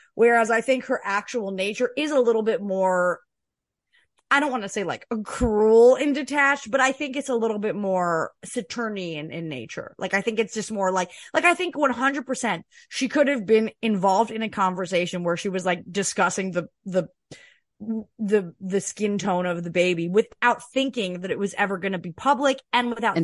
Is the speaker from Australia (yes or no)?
no; Canada; I'm a Canadian and like mean no harm